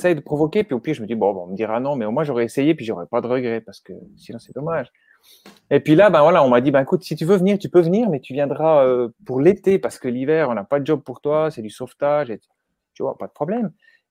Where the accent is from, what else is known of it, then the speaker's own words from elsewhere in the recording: Switzerland; J'ai pu passer ma patente, chez nous, en Suisse, c'est les patentes de prof de ski.